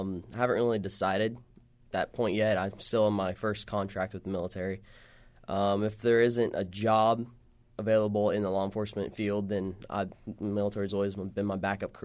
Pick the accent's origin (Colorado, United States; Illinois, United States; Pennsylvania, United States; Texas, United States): Illinois, United States; Warsaw; I'm from Warsaw. It's about an hour west of here where Illinois, Iowa, Missouri meet.